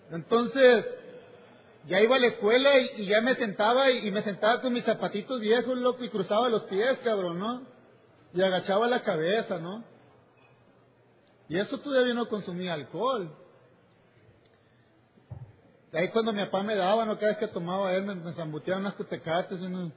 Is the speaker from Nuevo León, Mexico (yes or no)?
no; Culiacán, Sinaloa, Mexico; Y pues vivo aquí, pero soy de México, ¿no? Soy de Culiacán, Sinaloa.